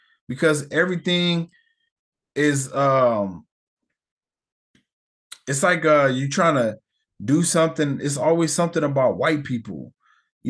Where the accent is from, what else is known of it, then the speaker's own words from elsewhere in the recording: United States; You know, maybe it's because I'm from America. So like almost everyone in America talks like different or with different accents.